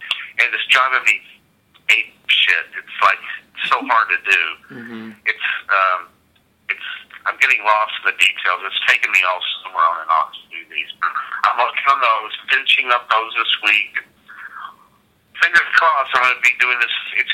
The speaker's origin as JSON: {"language": "English", "town": "Chattanooga", "region": "Tennessee", "country": "United States", "tie": "born or raised there", "said": "It's from my hometown, Chattanooga, and it's going to be a big indoor installation, one of the biggest ones I've done yet. With puppets and sculpture and environments, and it's my take on Chattanooga, my love letter to growing up in Tennessee"}